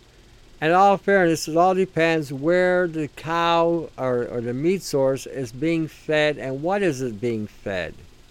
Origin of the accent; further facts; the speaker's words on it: Detroit, Michigan, United States; Back in the 60s, I always mention in the 60s, I was growing up in Detroit. I was about 11 years old.